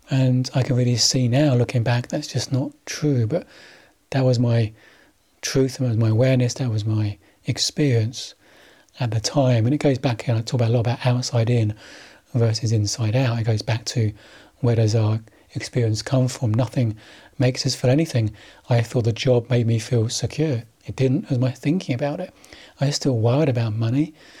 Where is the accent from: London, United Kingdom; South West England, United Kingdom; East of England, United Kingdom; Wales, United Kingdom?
London, United Kingdom; also born or lived in Australia / Scotland; London born and bred, East End, Cockney. I don't really sound very Cockney. I'm technically a Cockney because I was born in within the sound of the Bow Bells.